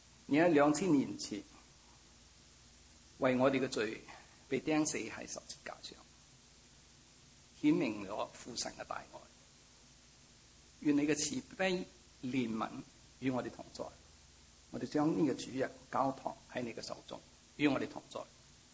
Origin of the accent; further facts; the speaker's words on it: Shanghai, China; Cantonese is a second language; 因为我生在上海，在上海大。咁我点会都讲过广东话呢，是因为同我妈妈细佬哥的时候讲。但我好年轻的时候呢，就离开屋企